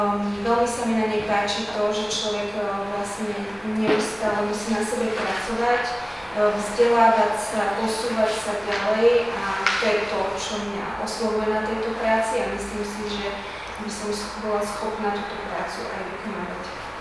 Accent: Košice, Košice Region, Slovakia; also born or lived in Žilina; narodila som sa v Žiline, ale veľkú časť svojho života som prežila v Košiciach a na Sýne v Českej republike počas štúdií. V Košiciach som absolvovala gymnázium svätého Tomáša Akvinského

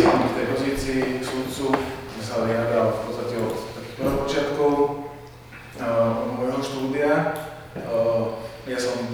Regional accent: Bratislava, Bratislava Region, Slovakia; pochádzam z Bratislavy, v súčasnosti pôsobím ako advokát.

